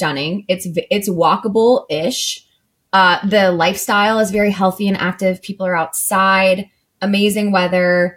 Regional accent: Kennesaw, Georgia, United States; It's the law in Kennesaw because it's the law to own a gun in my hometown.

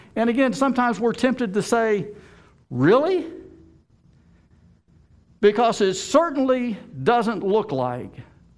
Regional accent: Kentucky, United States; You may like what I'm saying until I tell you I'm from Kentucky.

